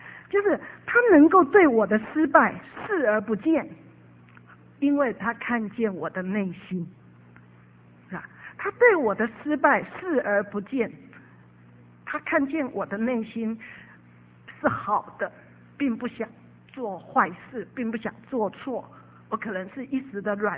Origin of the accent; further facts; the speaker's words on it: Taiwan; moved away; 那我们在台湾呢，我们台湾人我们的爸爸都是受日本式教育